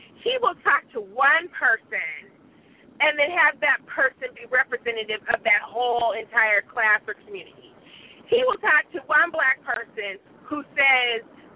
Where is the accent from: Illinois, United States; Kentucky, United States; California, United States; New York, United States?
California, United States; San Diego; I grew up in San Diego. I know that there are.